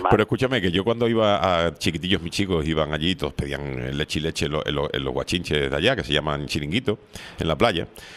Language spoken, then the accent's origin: Spanish; Seville, Andalusia, Spain; also born or lived in Lepe; Yo soy de Sevilla, provincia de Triana, nacido y criado en Triana y educado en el pueblo de Lepe. El de los chistes. Es decir, que tengo una mezcla andaluza un poco rara. De padre extremeño, sí, sí. Y madre granadina. Es decir, y canario de elección.